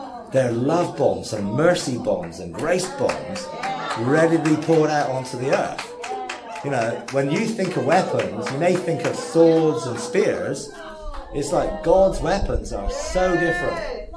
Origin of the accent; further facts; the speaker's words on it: England, United Kingdom; You know, and it's really weird because it's like, I'm an English person.